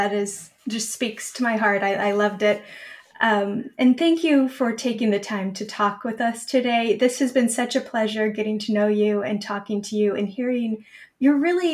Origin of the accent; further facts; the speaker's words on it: Utah, United States; also born or lived in East Coast; now in California, United States; I grew up in Utah, lived on the East Coast, and now live in California